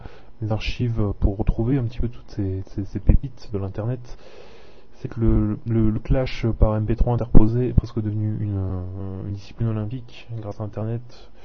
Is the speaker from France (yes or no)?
yes; Grand Est, France; accent: Lorraine; C'est super avec mon accent lorrain en plus.